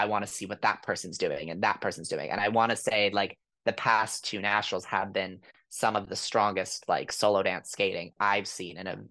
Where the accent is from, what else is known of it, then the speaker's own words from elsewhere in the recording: Florida, United States; It is in my home state.